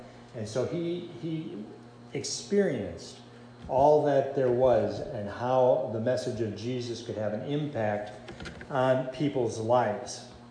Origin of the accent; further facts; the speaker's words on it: Appleton, Wisconsin, United States; When I grew up in Appleton, Wisconsin, and the truck would drive up and down the street spraying the DDT clouds behind the truck.